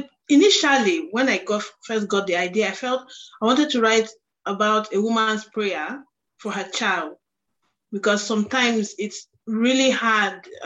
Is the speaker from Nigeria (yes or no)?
yes; Nigeria; I'm Nigerian.